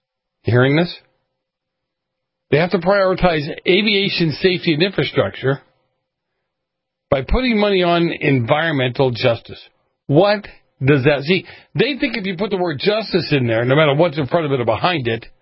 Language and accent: English; Boston, Massachusetts, United States; So I don't know where Pete grew up. I grew up in Boston.